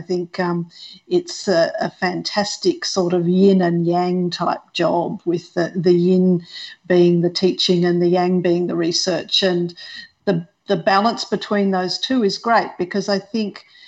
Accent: Sydney, New South Wales, Australia; I grew up in Sydney, up in the northwestern part of Sydney, you know, in a pretty, ordinary middle-class home, ordinary middle-class suburb.

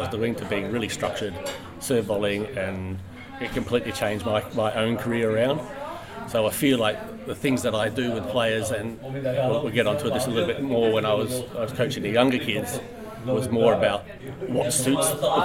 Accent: Australia; It's very difficult being Australian.

